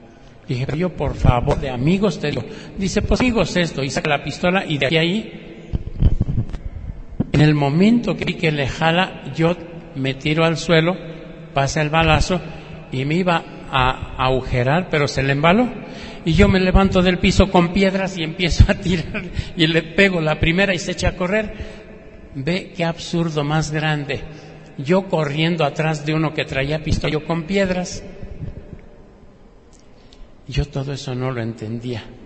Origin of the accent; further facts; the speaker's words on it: Michoacán, Mexico; yo como buen michoacano soy aguacatero.